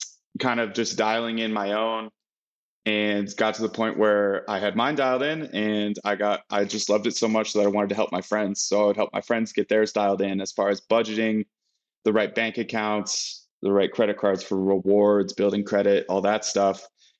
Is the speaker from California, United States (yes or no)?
no; Colorado, United States; I grew up in Colorado from 8 on, and outside of a 1 year traveling and living in Southeast Asia, I lived in Colorado my whole life. So I'm very much a Coloradan